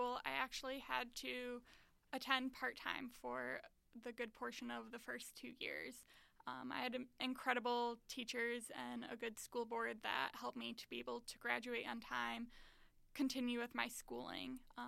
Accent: Pewaukee, Wisconsin, United States; So I grew up in Pewaukee, Wisconsin, and growing up, I was very active, involved with my community.

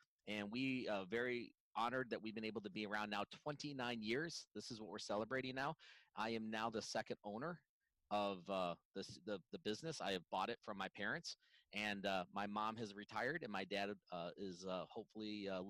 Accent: Racine, Wisconsin, United States; I grew up in Racine. My parents are kind of from the Virginia, D.C. area and moved all around, but we planted our roots when I was about 3 years old here in Racine and have been here ever since.

